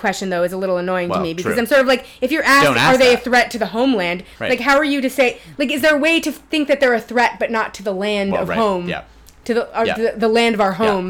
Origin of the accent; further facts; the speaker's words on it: United States; I'm an American who was sort of socialized in that, you know, world.